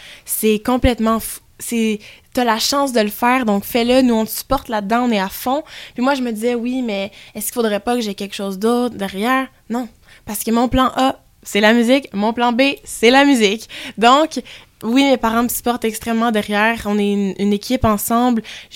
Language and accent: French; France; Je suis native de France, donc j'ai aussi un public là-bas qui parle français.